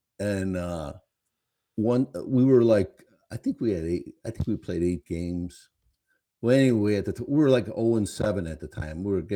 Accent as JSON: {"language": "English", "region": "Illinois", "country": "United States", "tie": "born or raised there", "said": "growing up on the South Side, you know, like you had to."}